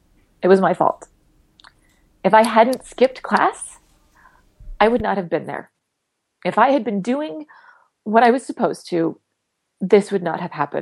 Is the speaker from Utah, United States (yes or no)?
yes; Provo, Utah, United States; I mean, I grew up in Provo, and going to BYU felt a lot like high school part two that first year